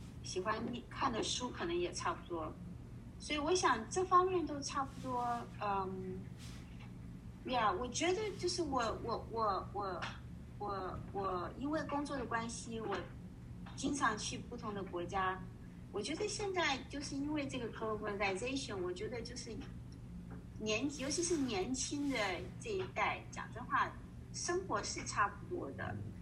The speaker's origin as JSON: {"language": "Chinese", "country": "Austria", "tie": "born or raised there", "also_born_or_lived": "Taiwan", "said": "像我是爸爸妈妈是中国人，我在台湾出生的，可是我在奥地利长大的，我是讲德语，我爸爸妈妈跟我讲中文，来美国之后，来英国美国之后讲英文。"}